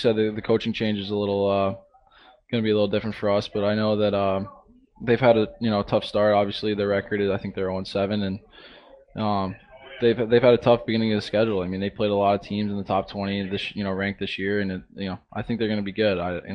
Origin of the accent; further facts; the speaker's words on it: Greensboro, North Carolina, United States; I grew up in Greensboro, and it's It was growing at one point. I think it's down a little bit, but it's a little bit of a hockey town.